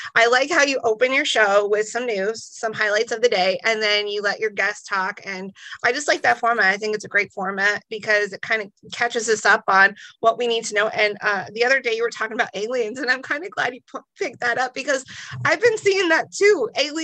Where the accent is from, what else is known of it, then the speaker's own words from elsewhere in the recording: Arizona, United States; I'm from Arizona, we're a battleground state